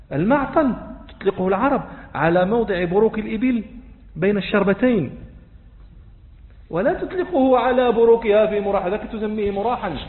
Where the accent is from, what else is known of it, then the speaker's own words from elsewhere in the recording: Rabat, Rabat-Salé-Kénitra, Morocco; أنا لست من أهل الإبل، والرباط هذه لا إبل فيها، هذه مدينة شاطئية ما عندنا إبل.